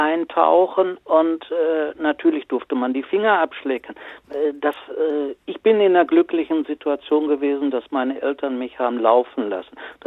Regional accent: North Rhine-Westphalia, Germany; Ich komme gebürtig aus dem Sauerland. Und wir hatten damals auf den Dörfern alle Nutzgärten, keine Ziergärten.

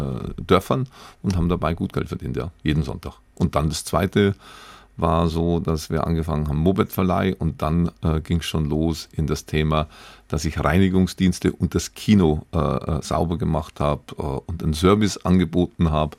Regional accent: Bavaria, Germany; drittens bin ich an der Donau aufgewachsen und an Kelheim waren genau die 3 Chemiewerke

